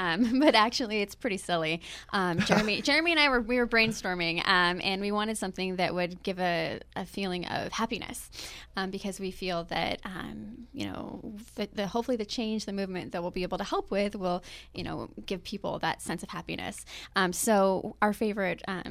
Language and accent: English; Forks, Washington, United States; So so I grew up in Forks, Washington, and it's about 20 miles from the Ho Rainforest, and that's HOH.